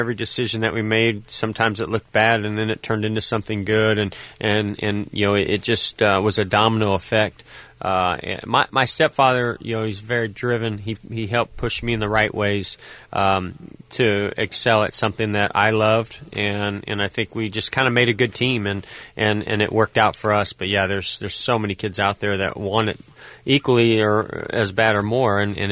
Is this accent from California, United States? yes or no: yes; Vallejo, California, United States; Although, where I grew up in Vallejo, California, there were no other racers in my town.